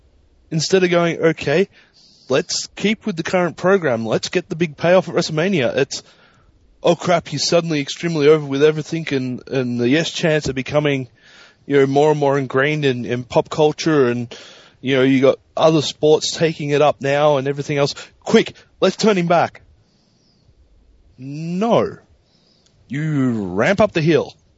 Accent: Australia; Remember, I am Australian. I do not understand these things.

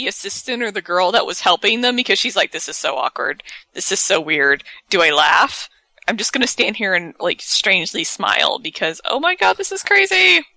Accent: Southern US, United States; I'm from the South. That's a little weird, even for me.

